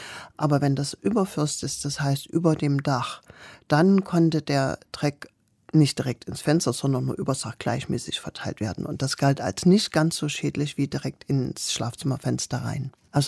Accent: Mosel, Saxony, Germany; also born or lived in Leipzig; Ich bin bei Zwickau in Mosel aufgewachsen und bin dann in der ersten Klasse nach Leipzig gezogen

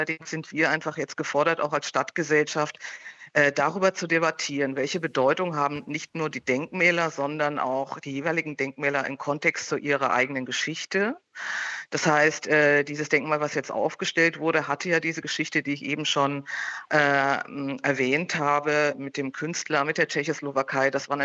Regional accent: Trier, Rhineland-Palatinate, Germany; born there; Ja, ich komme ja zufällig aus Trier. Also ich bin in Trier geboren tatsächlich, habe aber lange nicht mehr dort gelebt

